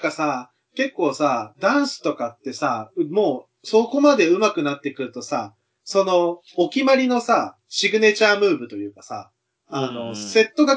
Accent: Kyushu, Japan; 僕は同じ九州出身として彼を推したいと思っているんですけど

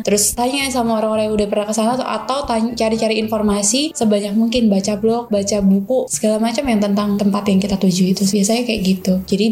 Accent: Surabaya, East Java, Indonesia; aku kan dari Surabaya nih. Jadi dari Surabaya tuh kayak gak mau naik pesawat.

